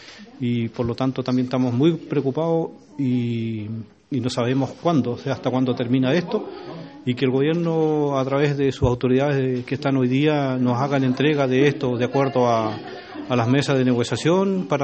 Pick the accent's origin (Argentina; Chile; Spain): Chile; Cucao, Los Lagos; soy del sector de Cucao, represento a la Asociación de Pescadores Indígenas